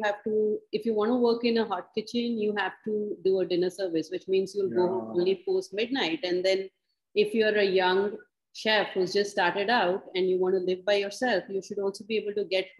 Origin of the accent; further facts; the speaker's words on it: Jorhat, Assam, India; In Assam. It's 5 hours further Northeast from Guwahati, and lots of tea estates there. And but I grew up in a very Punjabi neighborhood.